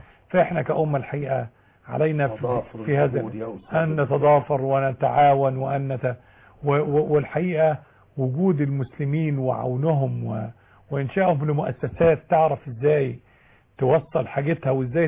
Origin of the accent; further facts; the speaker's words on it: Egypt; إحنا عندنا في مصر بس 200,000 طبيب